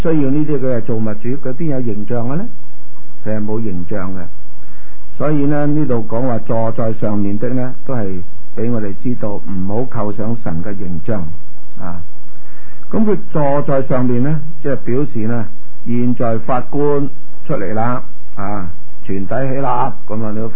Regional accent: China; 啊，我哋中国人古代拜天咧，这个天代表神咧，系好合理嘅。

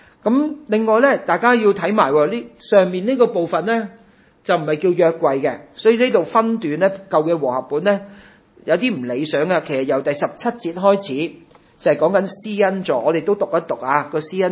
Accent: China; 我哋中国人用开整家私嗰啲好靓㗎喎。

